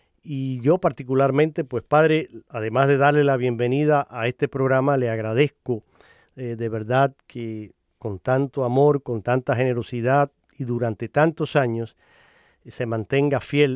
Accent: Cuba; now in United States; Es inmigrante, al igual que este servidor … que soy cubano. Los dos abandonamos nuestros países por razones y motivos. Y estamos aquí, en Estados Unidos.

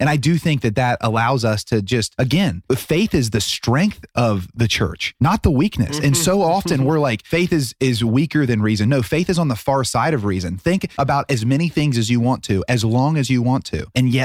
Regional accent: Ohio, United States; born or raised there

